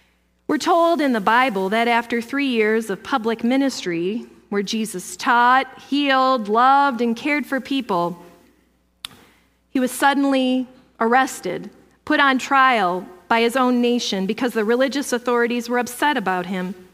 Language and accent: English; New York, United States; Now, where I grew up in Western New York, spring is an actual season.